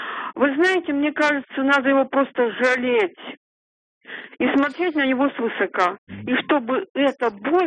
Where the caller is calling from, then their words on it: Chelyabinsk, Chelyabinsk Oblast, Russia; из Челябинска.